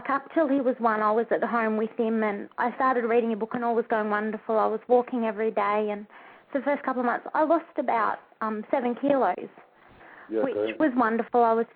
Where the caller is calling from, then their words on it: Newcastle, New South Wales, Australia; I'm calling from Newcastle.